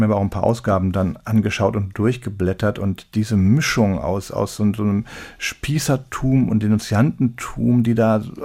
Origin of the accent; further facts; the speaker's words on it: Cologne, North Rhine-Westphalia, Germany; weil ich kannte als Wessi, als Kölner, kannte ich halt die Ansichtskartenfotos aus Berlin